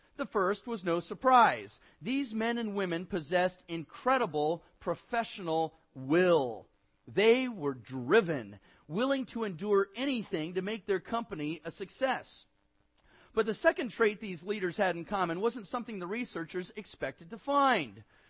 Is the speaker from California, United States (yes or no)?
yes; Hayward, California, United States; And it's in kind of a big theater in the Bay Area. And my hometown paper, the Hayward Daily Review, gave me a review.